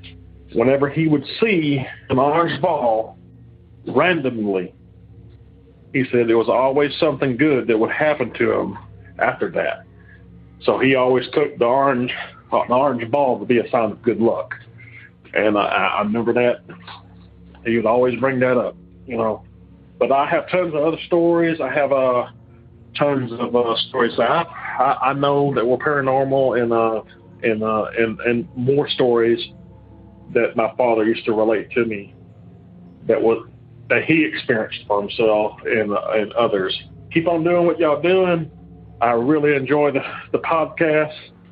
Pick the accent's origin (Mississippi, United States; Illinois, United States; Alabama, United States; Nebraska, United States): Alabama, United States; I'm from Alabama.